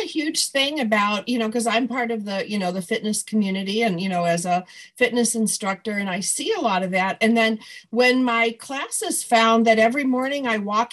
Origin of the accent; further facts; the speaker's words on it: Buffalo, New York, United States; I'm from Buffalo. Correct. I can do it there.